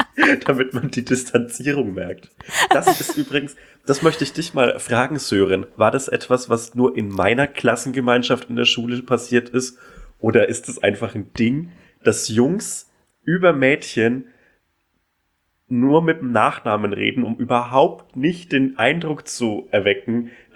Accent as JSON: {"language": "German", "region": "Bavaria", "country": "Germany", "tie": "born or raised there", "said": "In der fränkischen Schweiz, die oberfränkische Provinz. Die nächste Stadt hatte für mich, war wirklich eine Stadt, aber sie hatte halt 10.000 Einwohner."}